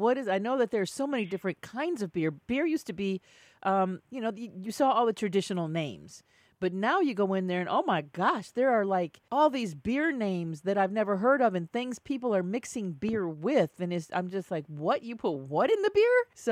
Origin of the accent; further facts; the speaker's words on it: Midwest, United States; I'm from the Midwest. Come on. We grew up on beer.